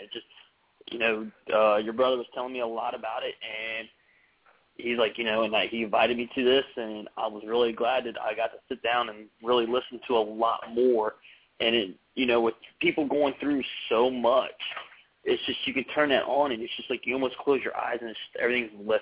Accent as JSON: {"language": "English", "town": "Mason", "region": "Ohio", "country": "United States", "said": "I'm from Mason, Ohio."}